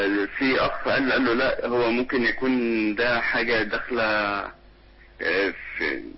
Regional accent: Aswan, Aswan Governorate, Egypt

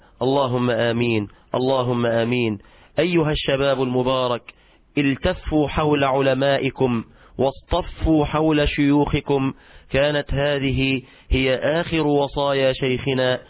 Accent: Egypt; بلدنا مصر

